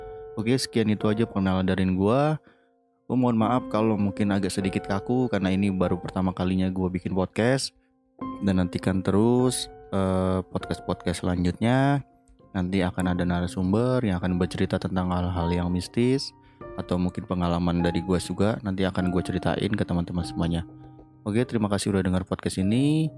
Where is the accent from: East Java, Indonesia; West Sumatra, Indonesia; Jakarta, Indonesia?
Jakarta, Indonesia; Dan asal gua dari Jakarta, tepatnya di bagian sebelah timur Jakarta.